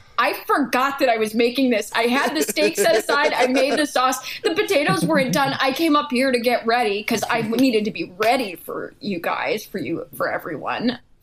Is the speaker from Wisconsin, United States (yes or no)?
no; New York, United States; Yeah. I'm from New York.